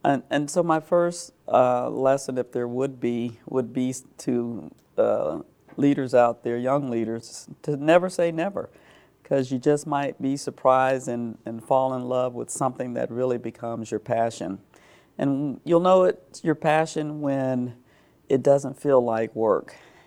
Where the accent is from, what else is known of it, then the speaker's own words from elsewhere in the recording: Texas, United States; also born or lived in Troy, Alabama; I was born in Troy, Alabama, as was my dad, who moved shortly after I was born to his duty station at Fort Hood, Texas. We lived there for 10 years and then moved to Fort Sam Houston for another 3 years.